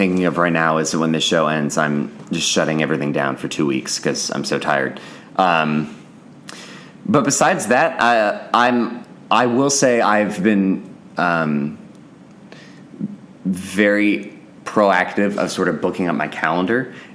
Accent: Houston, Texas, United States; No, he was back when I was growing up in Houston.

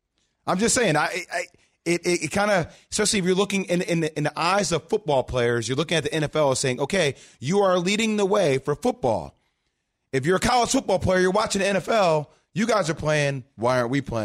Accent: New Jersey, United States; Come on, New Jersey. We're both from New Jersey.

